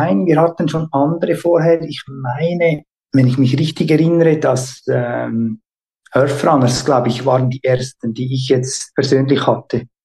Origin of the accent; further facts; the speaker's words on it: Switzerland; Wir sind aus der Schweiz.